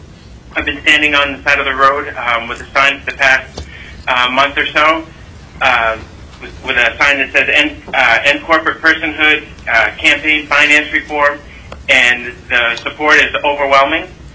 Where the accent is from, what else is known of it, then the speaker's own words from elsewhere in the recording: Soldotna, Alaska, United States; I'm speaking on behalf of myself. I'm from Soldotna.